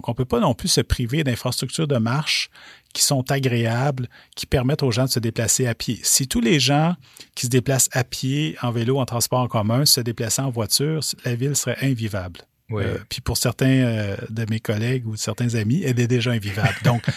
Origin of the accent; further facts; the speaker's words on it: Rouyn-Noranda, Quebec, Canada; born there; now in Montreal, Canada; D'abord, d'ailleurs, j'habite dans Hochelaga. Mais je suis né à Rouyn-Noranda. Donc, Rouyn-Noranda, c'est pas Montréal, OK?